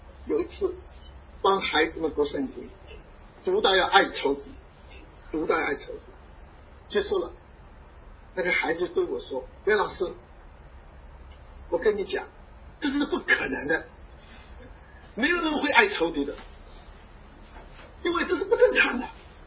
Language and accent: Chinese; China; 对，我们是中国人，我们有中国人的规则